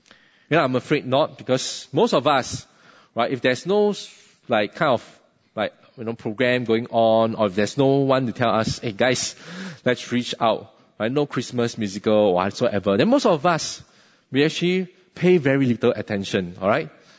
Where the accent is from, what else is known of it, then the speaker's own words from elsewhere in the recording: Singapore; we grew up in Singapore. It's a very affluent nation